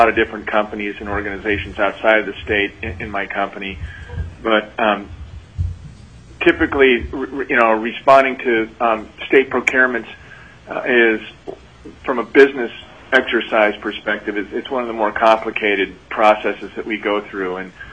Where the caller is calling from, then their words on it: Anchorage, Alaska, United States; I'm testifying from Anchorage. I own a small IT services firm here.